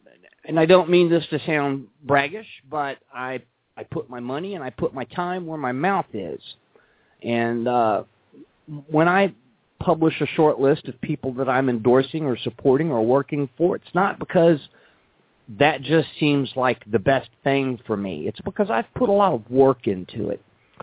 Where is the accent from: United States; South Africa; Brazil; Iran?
United States; Texas; Senator Ted Cruz, the great senator from my home state of Texas.